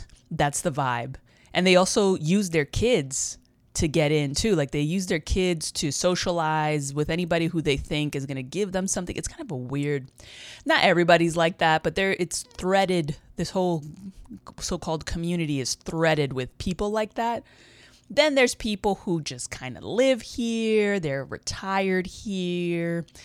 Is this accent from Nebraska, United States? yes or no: no; New York City, New York, United States; I'm from New York City, so maybe most people have seen something like it, but not me.